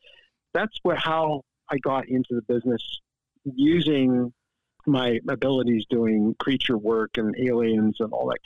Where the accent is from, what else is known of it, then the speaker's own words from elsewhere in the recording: California, United States; which led to me watching PBS a lot growing up in the Bay Area.